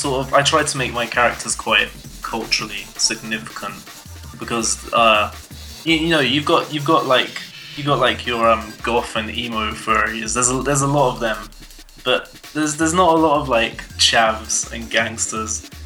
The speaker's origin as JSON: {"language": "English", "region": "London", "country": "United Kingdom", "said": "Well, obviously I come from London"}